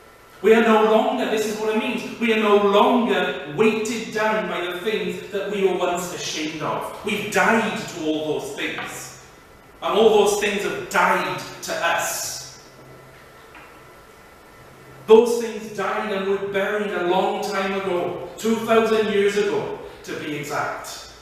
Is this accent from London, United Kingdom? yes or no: no; Wales, United Kingdom; It's because I'm Welsh.